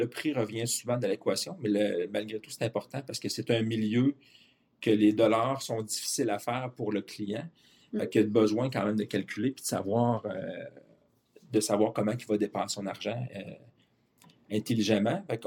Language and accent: French; Quebec City, Quebec, Canada; Je suis directeur général de Zanette, succursale de Québec. Je suis natif de Québec, de la Rive-Sud.